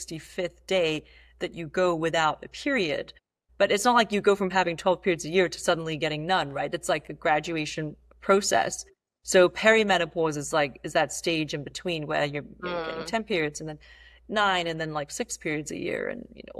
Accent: Hong Kong; Yeah, well, the great thing about growing up in Hong Kong is that you have soup with every meal.

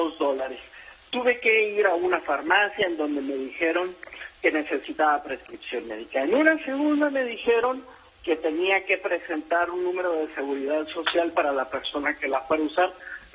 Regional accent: San Diego, California, United States; vamos las personas que somos aquí de San Diego

